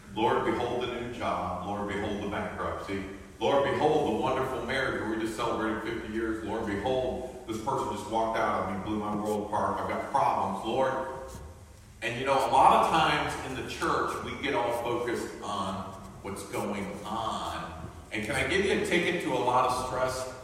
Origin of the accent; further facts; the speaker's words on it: United States; And I'm an American, proud to be an American